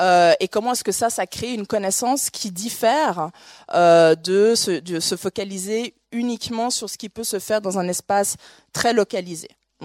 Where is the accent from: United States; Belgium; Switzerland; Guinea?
Switzerland; mais je suis de Suisse. Et quand on est de Suisse, on a un rapport assez particulier avec la France